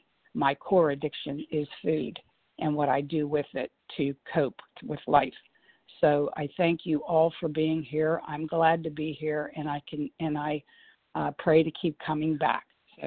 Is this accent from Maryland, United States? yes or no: no; Pennsylvania, United States; And I'm in Florida on vacation, and I'm from Pennsylvania.